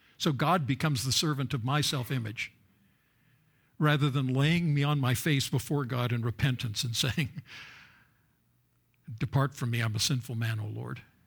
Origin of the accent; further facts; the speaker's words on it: Canada; I'm from Canada